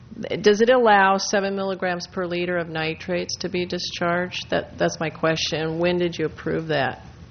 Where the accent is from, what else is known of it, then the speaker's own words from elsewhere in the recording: Los Osos, California, United States; I'll just pretend I'm not from Los Osos.